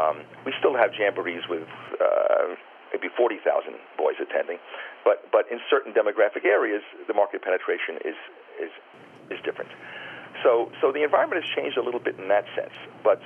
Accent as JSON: {"language": "English", "town": "Far Rockaway", "region": "New York", "country": "United States", "tie": "born or raised there", "said": "I know in the New York City area, for example, I grew up in Far Rockaway."}